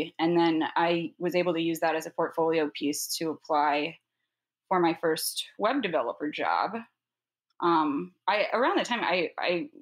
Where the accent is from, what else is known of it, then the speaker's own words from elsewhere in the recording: Kansas City, United States; I grew up right here in the Kansas City area.